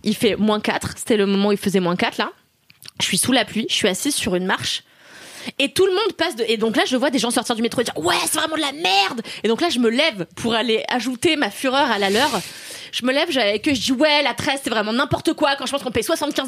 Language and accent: French; Paris, Île-de-France, France; born there; Je suis née à Paris